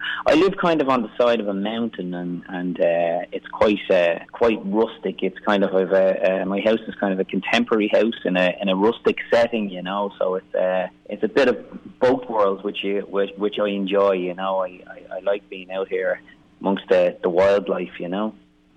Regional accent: Bray, County Wicklow, Ireland; also born or lived in Dublin; I grew up in Bray, County Wicklow. And that's one of the biggest towns in Ireland. And it's quite a bustling place, and I've lived in Dublin City

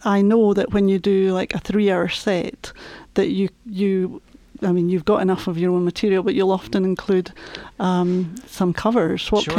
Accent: Scotland, United Kingdom; listeners will have noticed that I'm Scottish

